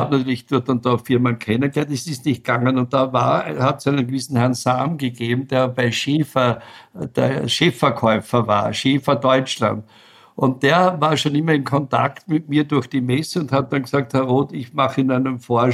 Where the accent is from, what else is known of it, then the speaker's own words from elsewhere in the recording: Styria, Austria; Ich komme ja aus der Südoststeiermark, also sehr nahe an der Grenze zu Ungarn und auch Slowenien.